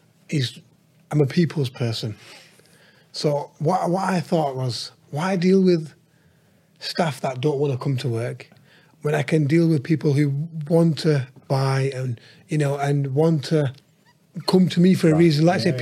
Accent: Ashton, North West England, United Kingdom; I'm from Ashton

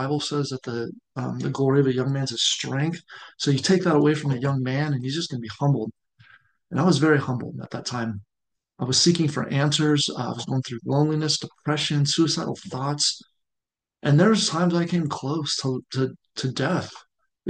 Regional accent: Las Vegas, Nevada, United States; So with my testimony, I grew up in Las Vegas, Nevada.

